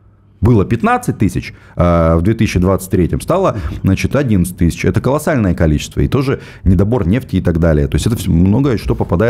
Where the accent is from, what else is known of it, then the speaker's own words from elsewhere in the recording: Komi Republic, Russia; Я из Республики Коми, соответственно, вот обратите внимание